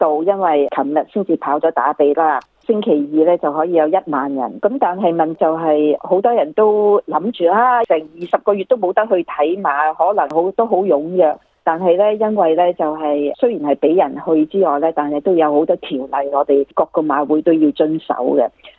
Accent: Australia; 我哋澳洲人喺英國買翻嚟

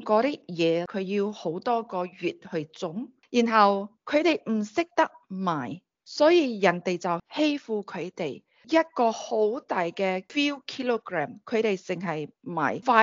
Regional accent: Malaysia; 因为本身我是马来西亚人

